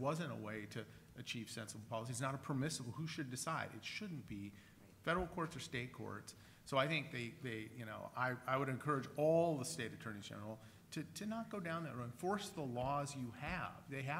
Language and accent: English; California, United States; I'm from California too